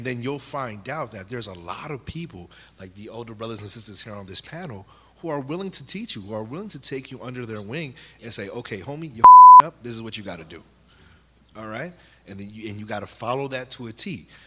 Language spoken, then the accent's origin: English; Mount Vernon, New York, United States; also born or lived in Poughkeepsie; I grew up in Mount Vernon, New York, 3rd and 3rd Projects, then moved up to Poughkeepsie, in the town of Poughkeepsie, where things were a little bit better, but there was still some chaos there.